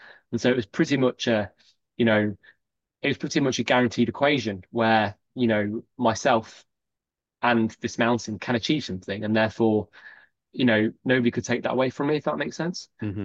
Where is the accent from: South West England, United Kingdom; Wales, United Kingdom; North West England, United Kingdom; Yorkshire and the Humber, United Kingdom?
North West England, United Kingdom; Chester; I was brought up in Chester, not a lot of mountains in Chester, and it was fairly comfortable.